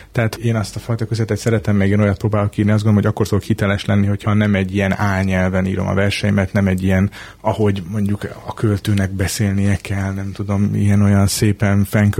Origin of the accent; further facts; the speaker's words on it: Budapest, Hungary; én egy városi ember vagyok, Budapesten születtem, ott éltem világéletemben